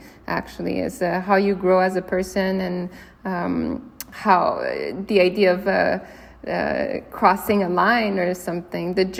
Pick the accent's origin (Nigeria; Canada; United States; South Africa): Canada; Well, definitely growing up in Canada, the Group of Seven is the kind of the first reference you have of painting and Canadian art in general.